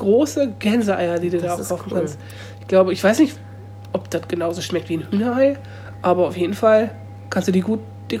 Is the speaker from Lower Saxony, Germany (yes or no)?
yes; Lower Saxony, Germany; ich komme ja nicht von hier. Ich bin ja Niedersachse, ich bin hier.